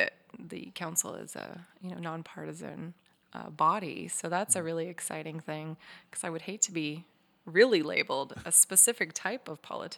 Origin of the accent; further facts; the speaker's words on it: Oregon, United States; I was 2 years old. I'm an Oregonian for sure. I was born in Coos Bay, North Bend.